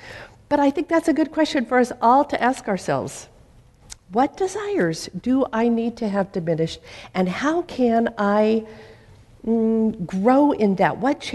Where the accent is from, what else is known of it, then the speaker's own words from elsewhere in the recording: Portland, Oregon, United States; also born or lived in Seattle / Los Angeles / Minnesota; I grew up in Portland, Oregon, and I love Portland, Oregon. Or as I was saying over breakfast, I love the Oregon that I grew up in.